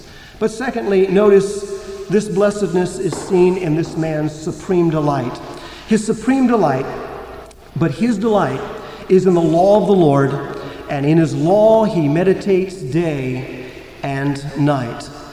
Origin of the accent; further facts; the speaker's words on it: Florida, United States; And I was born and raised in Florida, and so were my parents.